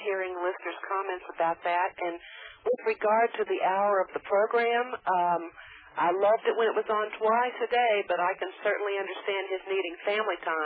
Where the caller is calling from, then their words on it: Oklahoma, United States; Oklahoma.